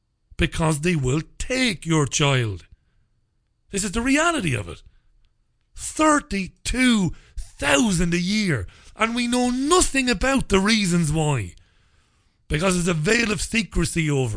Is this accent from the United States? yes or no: no; Ireland; I grew up in the Republic of Ireland.